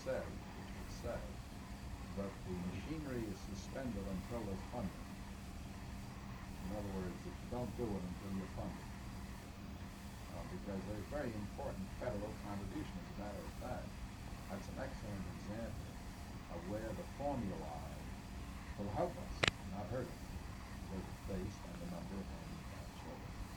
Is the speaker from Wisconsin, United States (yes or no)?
yes; West Bend, Wisconsin, United States; I'm from West Bend. Been on that record for a long time.